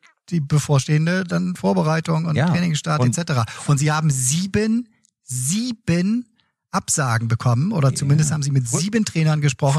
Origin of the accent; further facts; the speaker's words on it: Cologne, North Rhine-Westphalia, Germany; von Christian Keller bin ich enttäuscht als Kölner.